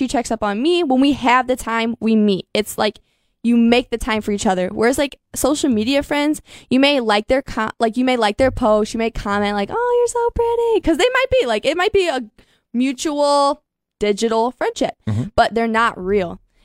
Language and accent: English; Delta, Ohio, United States; I guess the first 10 years of my life, I was in Delta. So I mean, a huge hike from Wauseon